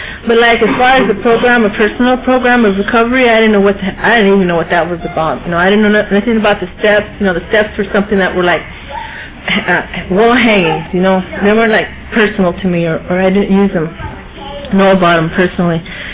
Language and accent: English; Salinas, California, United States; I'm originally from Salinas